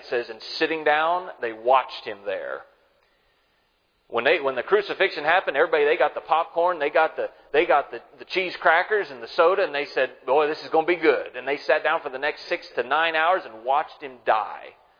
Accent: United States; I'm an American. I don't get a monarchy.

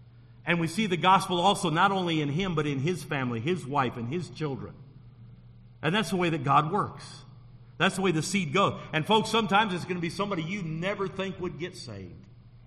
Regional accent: Michigan, United States; I was a Wolverine from Michigan

